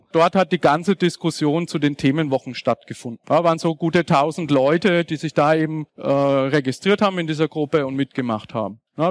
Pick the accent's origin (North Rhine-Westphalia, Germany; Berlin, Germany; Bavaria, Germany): Bavaria, Germany; Nuremberg; ich komme aus Nürnberg, Nürnberger Trichter